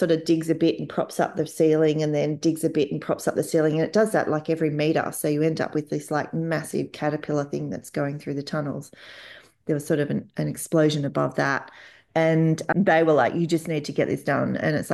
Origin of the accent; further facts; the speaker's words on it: Australia; and I'm Australian, I only speak English